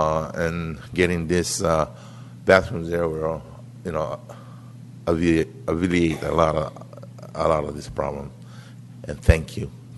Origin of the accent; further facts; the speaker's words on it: Kona, Hawaii, United States; I'm born and raised in Kona, born and raised in the Ahuhua of Kohana Iki or Oma.